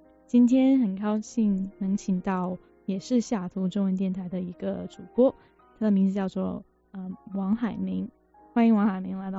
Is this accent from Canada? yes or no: yes; Canada; 作为一个加拿大人我一次都还没有去过